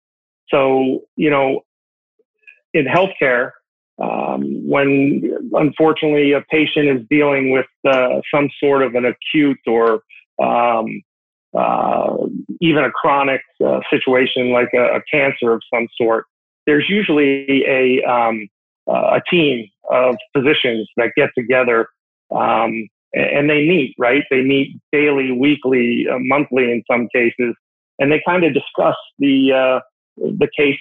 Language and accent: English; New England, United States; But I spent my younger years growing up in the New England area.